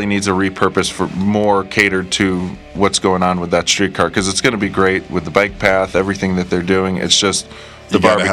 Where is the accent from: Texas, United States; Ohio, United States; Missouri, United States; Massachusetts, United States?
Massachusetts, United States; Boston; now in Salt Lake City, United States; I can't say I'm Sugar House born and raised because I'm from Boston, but I've been here since 91.